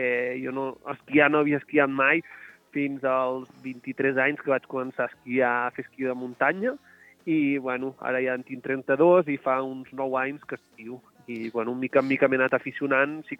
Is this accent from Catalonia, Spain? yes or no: no; Sóller, Balearic Islands, Spain; estava al poble de Mallorca, d'on sóc jo, de Solla, que al final és la Serra de Tramuntana.